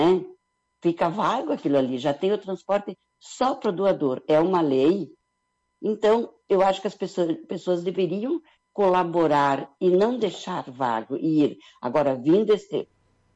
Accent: Lagoa Vermelha, Rio Grande do Sul, Brazil; Eu sou de Lagoa Vermelha, sou lagoense com muito orgulho, sou do Tupinambá

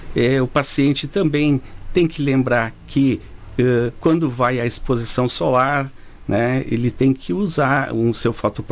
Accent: Rio Grande do Sul, Brazil; Mas é importante saber que nós somos gaúchos.

